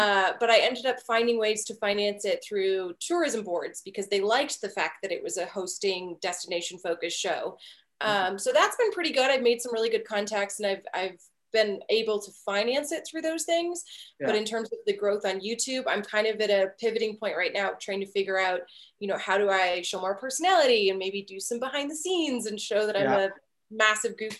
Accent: Michigan, United States; I'm from Michigan originally, and we always say in the Midwest, we don't fly anywhere.

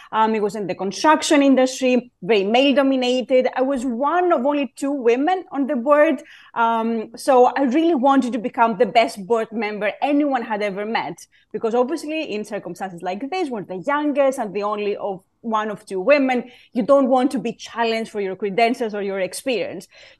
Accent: Athens, Attica, Greece; accent: Greek; English is a second language; I'm originally from Greece, from Athens, in case, you know, anyone could not tell by my Greek accent.

